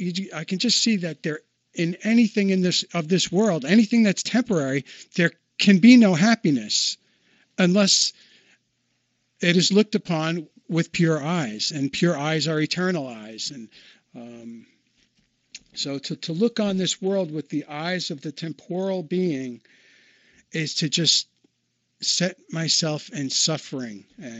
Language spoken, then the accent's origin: English; New York, United States; and I'm from New York, and et cetera, et cetera.